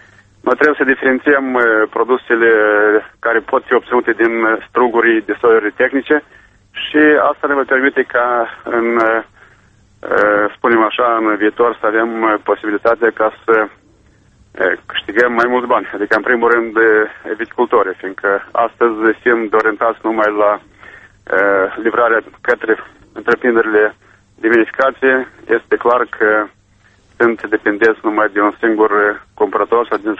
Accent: Moldova

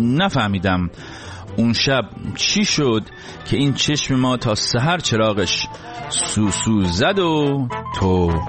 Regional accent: Iran; moved away; در جامعه‌ای بزرگ شدم که هیچ حس مشترکی نسبت به حاکمانش نداشتم، در کشوری بزرگ شدم که تعلقی نسبت بهش احساس نمی کردم به خاطر اینکه من فقط 3 بود که انقلاب شد، و در خانواده بزرگ شدم که اصلا انقلاب اسلامی نمی خواست.

